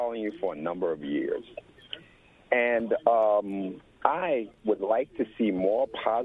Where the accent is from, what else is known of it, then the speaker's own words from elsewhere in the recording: North Carolina, United States; born there; I was born in North Carolina, mm-hmm. and I prefer the term Black American.